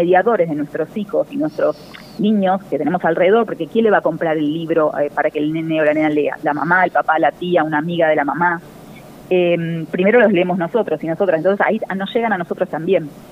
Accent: Argentina; recién en julio se publicó en Argentina, que yo decía, ¿cuándo lo voy a poder publicar en mi país, digamos?

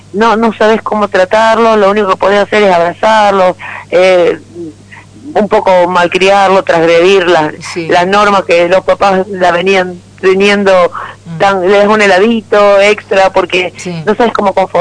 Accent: Fray Luis Beltrán, Santa Fe, Argentina; Sí, y, yo soy de ahí.

